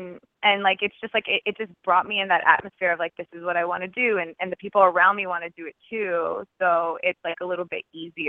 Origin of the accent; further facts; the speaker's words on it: New York, United States; now in Los Angeles, United States; Well, I love New York. New York is my hometown. It's always going to be my home. I'm, like, so proud to be from there.